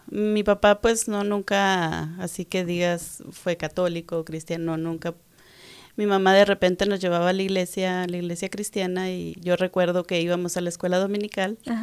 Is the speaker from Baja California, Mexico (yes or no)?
no; Ciudad Juárez, Chihuahua, Mexico; born there; Nací en Ciudad Juárez, Chihuahua, México